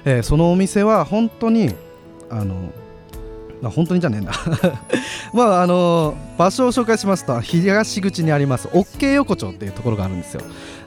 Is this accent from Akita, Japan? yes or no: yes; Akita, Japan; 僕秋田人なんですけども、やっぱり秋田大好きなので、秋田弁を皆さんに覚えてもらおうと思っているわけですよ。